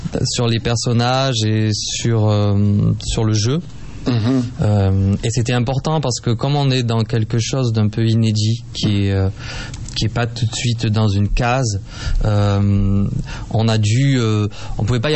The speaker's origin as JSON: {"language": "French", "town": "Marseille", "region": "Provence-Alpes-Côte d'Azur", "country": "France", "said": "Je suis marseillais, oui."}